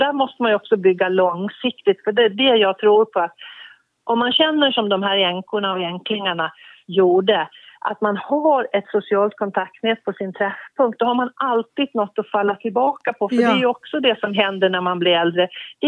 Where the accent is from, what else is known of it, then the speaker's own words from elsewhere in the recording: Gotland, Sweden; accent: Gotland; Där kommer min gotländska fram lite också.